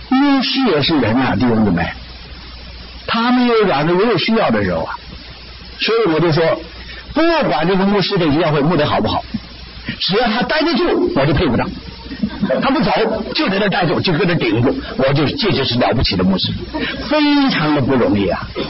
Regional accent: China; 我是从大陆来的

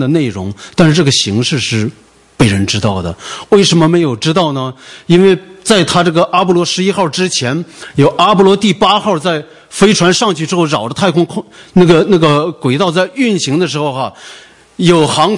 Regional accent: China; 我们从大陆来的都知道

